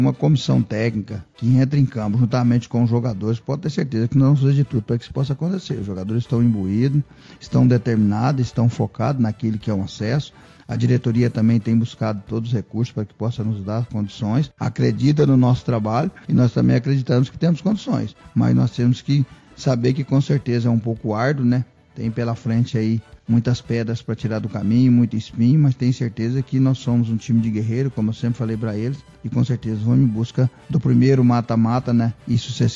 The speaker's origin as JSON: {"language": "Portuguese", "region": "Minas Gerais", "country": "Brazil", "said": "sou mineiro, com certeza iria torcer"}